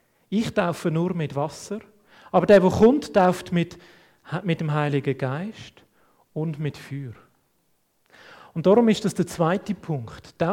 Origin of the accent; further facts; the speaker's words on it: Switzerland; wo wir auch vergessen haben als Schweizer